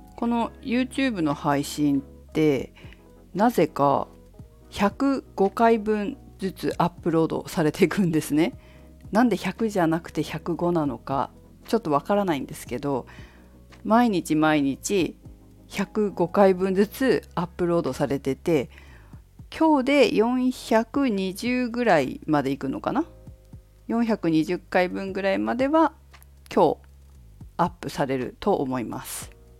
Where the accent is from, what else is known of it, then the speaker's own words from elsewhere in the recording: Fukushima, Japan; 私は福島県福島市出身で、